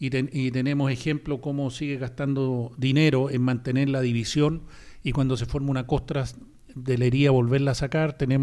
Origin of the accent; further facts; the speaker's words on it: Chile; Lo que tenemos que hacer como chilenos es mantenernos unidos